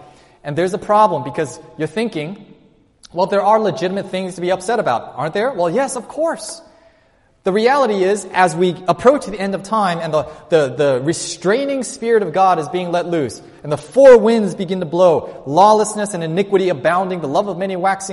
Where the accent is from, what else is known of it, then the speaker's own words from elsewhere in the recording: Hong Kong; born there; But I was born in Hong Kong.